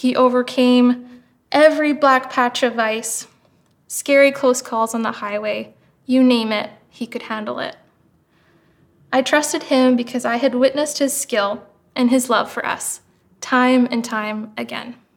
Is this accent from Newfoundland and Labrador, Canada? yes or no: no; Kingston, Ontario, Canada; I grew up in Kingston, Ontario, which is conveniently close to the US border and within reach of some spectacular beaches